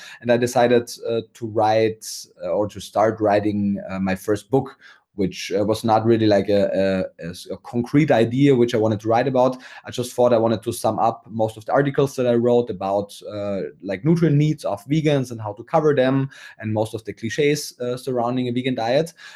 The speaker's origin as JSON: {"language": "English", "country": "Austria", "second_language": "English", "lives_now": "Germany", "said": "So as I said, I'm now living in Germany, but I'm originally from Austria, not Australia, but Austria."}